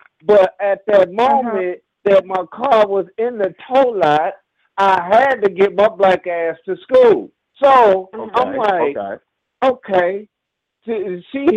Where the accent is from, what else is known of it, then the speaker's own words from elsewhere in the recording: Kansas City, United States; Man, definitely shout out to Kansas City. You know what I mean? My city, my hometown.